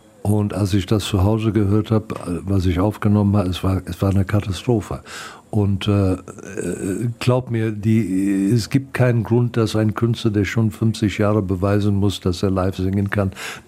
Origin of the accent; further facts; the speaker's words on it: South Africa; Ich bin eigentlich am Meer groß geworden in Südafrika.